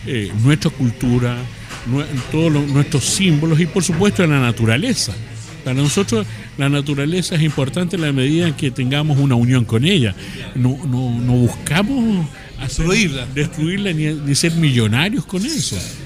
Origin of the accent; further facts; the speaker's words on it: Chile; lo que canté ahí fueron nuestros temas chilenos